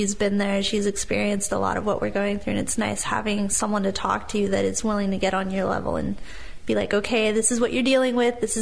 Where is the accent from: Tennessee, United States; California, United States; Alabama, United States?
California, United States; Mammoth Lakes; Mammoth Lakes, California.